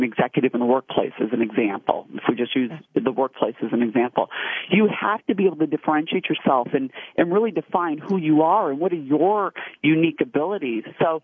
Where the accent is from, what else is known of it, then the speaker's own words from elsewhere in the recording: United States; both as an American and then as a 6-foot-tall female American, certainly you run into a lot of those barriers.